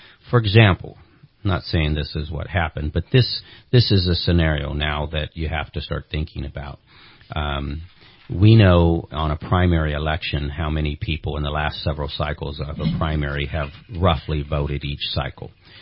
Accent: California, United States; a recall is something that is granted to us as a Californian under the California Constitution.

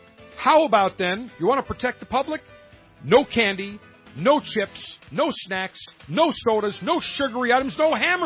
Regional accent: Buffalo, New York, United States; in my hometown of Buffalo, Western New York Theater of Operations

